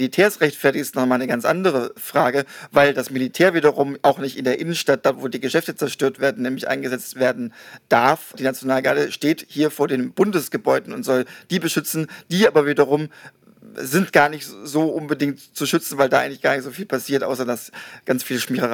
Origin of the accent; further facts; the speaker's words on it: Stuttgart, Baden-Württemberg, Germany; weil das meine Heimatstadt ist ursprünglich, Stuttgart